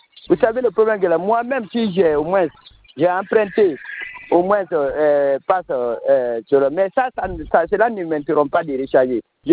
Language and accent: French; Kindia, Guinea; mais chez nous, à Kindia